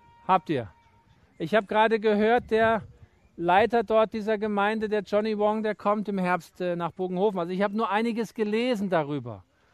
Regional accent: Germany; als wir nach zwei Jahren nach Deutschland zurückkamen, in eine große Gemeinde, und es war Sommer, ich habe es kühl empfunden in meinem Heimatland.

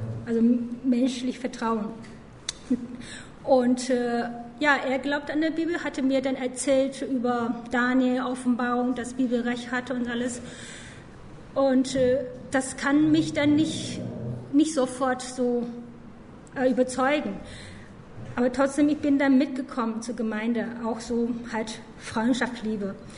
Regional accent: China; moved away as an adult; now in Germany; Okay, also ich bin dann in China aufgewachsen und dann bin halt nach Deutschland zum Studium gekommen. Und ich habe dann ohne Gott groß geworden

